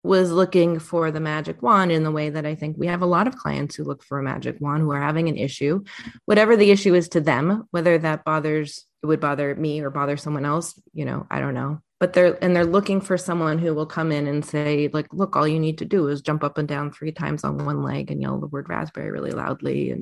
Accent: New York City, New York, United States; And yes, I grew up in New York City and I had two dogs growing up

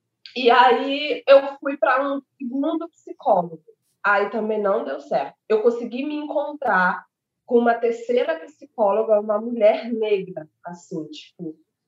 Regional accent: Maranhão, Brazil; now in Rio de Janeiro, Brazil; Não, eu não sou do Rio. Eu sou de uma cidade chamada Pernambuco, uma cidade no interior do Maranhão. E eu vim para o Rio para fazer faculdade de engenharia de petróleo.

